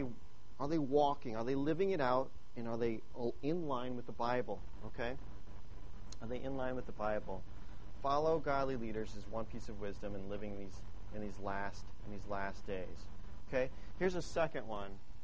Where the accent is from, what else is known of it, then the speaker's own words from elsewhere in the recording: Idaho, United States; because even growing up in Idaho, there was a group of a family that lived across from our apartment